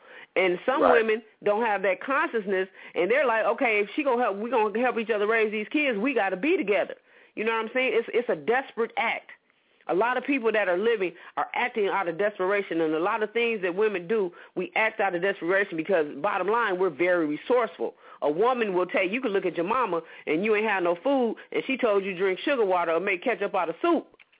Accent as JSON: {"language": "English", "town": "Saginaw", "region": "Michigan", "country": "United States", "tie": "born there", "said": "No, I'm a motherfucking American. I was born in Saginaw, Michigan."}